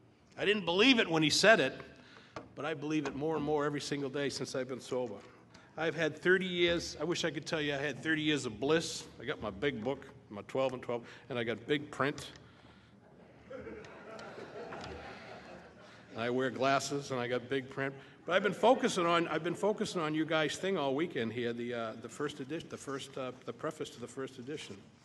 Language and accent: English; Boston, Massachusetts, United States; now in San Diego, United States; I'm a Yankee. I'm not from San Diego originally. I'm from Boston originally. I bottomed out in Boston, but I got sober in San Diego, really.